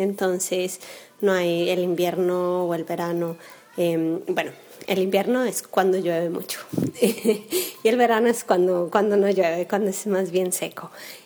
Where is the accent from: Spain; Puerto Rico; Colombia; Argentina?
Colombia; Bogotá; De donde yo soy, de Bogotá, hay una sopa que se llama ajiaco